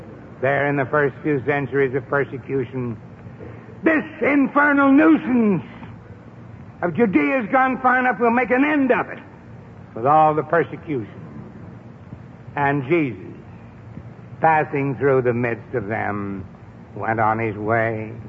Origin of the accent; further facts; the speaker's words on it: New England, United States; accent: New England; Well, you don't get that in my New England accent and the French, but being interpreted, it means this.